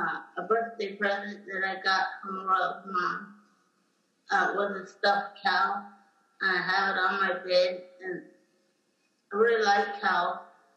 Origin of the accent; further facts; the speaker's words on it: Los Angeles, California, United States; Los Angeles.